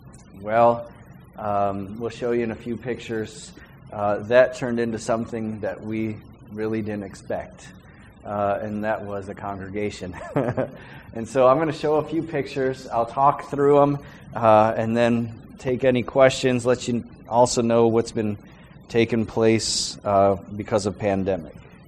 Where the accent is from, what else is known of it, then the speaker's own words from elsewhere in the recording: Paris, Tennessee, United States; born there; I was born in Paris, Tennessee.